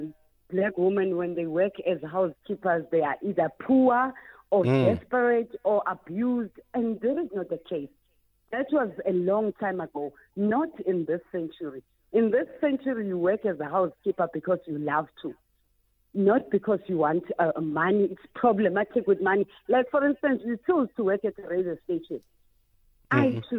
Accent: Soweto, Gauteng, South Africa; I am from Soweto.

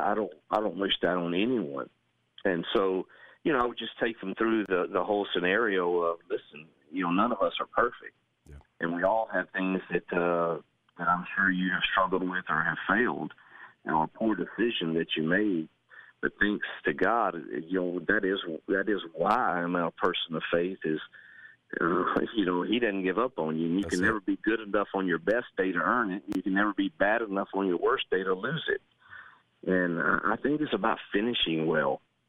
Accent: Mississippi, United States; I got back to Mississippi, my home state, and man, was able to turn that program immediately

